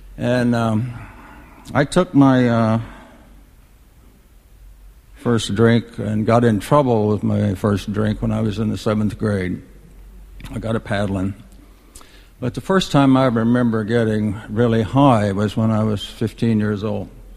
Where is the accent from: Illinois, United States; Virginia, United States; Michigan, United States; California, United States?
Virginia, United States; born there; I was born in the Blue Ridge Mountains of Virginia, up at about the 3,000 foot level.